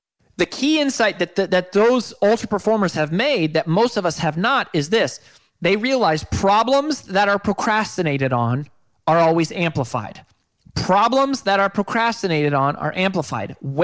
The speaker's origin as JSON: {"language": "English", "region": "Colorado", "country": "United States", "tie": "born or raised there", "lives_now": "Nashville, United States", "said": "And so we live in Nashville, but I grew up in Colorado."}